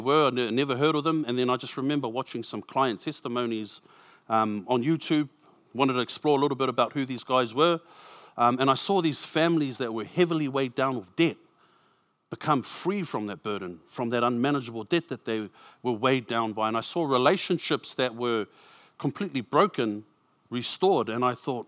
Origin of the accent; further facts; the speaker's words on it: Grey Lynn, Auckland, New Zealand; I grew up in Grey Lynn. So born in New Zealand, Aotearoa, to Samoan parents. Both of them had come from Samoa. So we grew up in Grey Lynn.